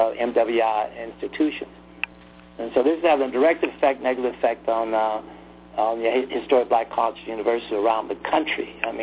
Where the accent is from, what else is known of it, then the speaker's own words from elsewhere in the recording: Shreveport, Louisiana, United States; I'm raised about outside of Shreveport